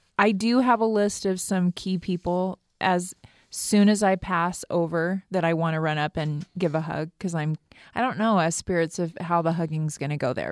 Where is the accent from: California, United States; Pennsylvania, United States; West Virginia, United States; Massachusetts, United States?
California, United States; No, I grew up in California.